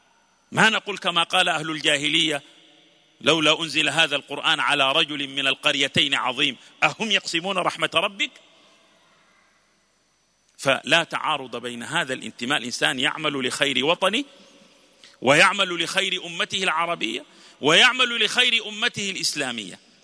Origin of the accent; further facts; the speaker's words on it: Sudan; أنا سوداني وأنا عربي وأنا إفريقي وأنا مسلم